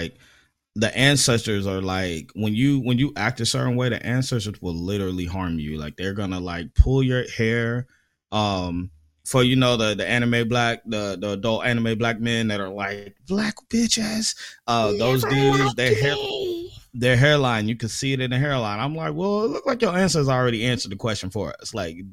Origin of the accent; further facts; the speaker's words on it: Fresno, California, United States; I grew up in Fresno. Everybody got teased.